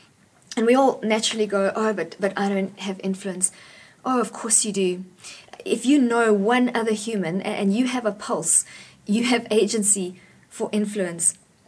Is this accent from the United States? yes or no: no; South Africa; we are South African, not South Afrikaant, and we don't just quit when things are hard